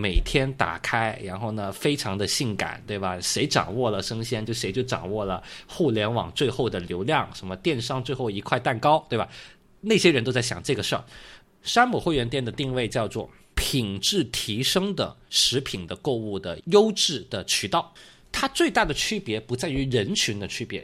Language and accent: Chinese; China; 那这种东西不可能是我们中国人每天在饭桌上会吃